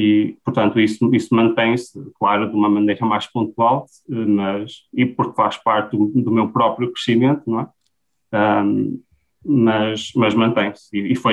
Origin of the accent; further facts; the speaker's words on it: Vieira do Minho, Braga, Portugal; E eu sou de Vieira do Minho, portanto, a 30 km de Braga